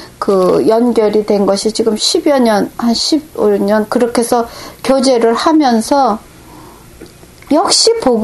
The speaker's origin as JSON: {"language": "Korean", "country": "South Korea", "said": "내가 한국 사람이니까"}